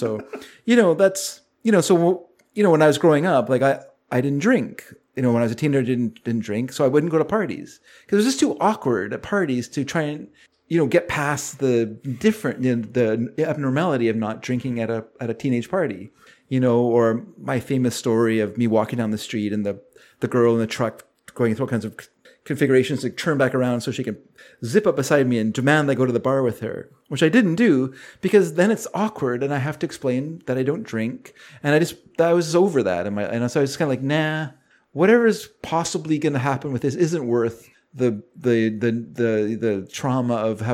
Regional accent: Canada; maybe Mary doesn't understand that we're Canadian. So that's just like water off a duck's back. Like that is like normal life here.

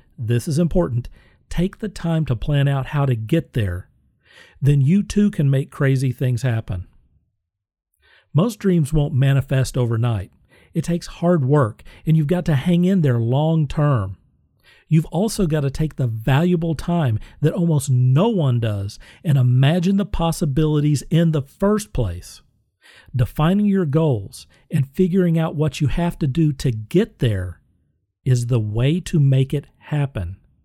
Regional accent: Moore, Oklahoma, United States; I grew up in Moore, Oklahoma. This might be a shock for some of you, but Oklahoma is not the center of the fetish world.

